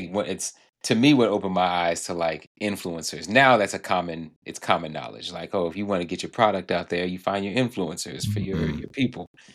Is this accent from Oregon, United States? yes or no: no; Jacksonville, Florida, United States; I was in Jacksonville, that's my hometown